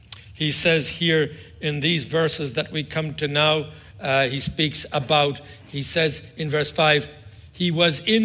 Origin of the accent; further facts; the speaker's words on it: Ireland; The island I came from Ireland. And I saw people back there carry beads in one hand and an Armalite rifle in another.